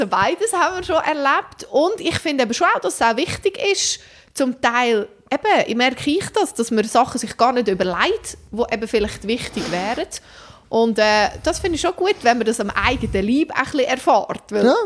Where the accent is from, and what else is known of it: Zug, Switzerland; born or raised there